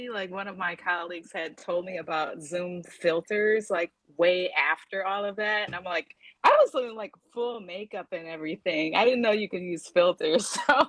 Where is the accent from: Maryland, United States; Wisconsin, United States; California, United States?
Wisconsin, United States; Milwaukee; He was much better climate than coming back to Milwaukee, even though I'm from Milwaukee.